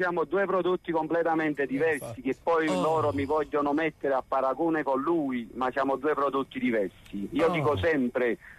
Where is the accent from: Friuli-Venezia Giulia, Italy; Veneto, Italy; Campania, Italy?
Campania, Italy; Naples; noi che siamo napoletani come loro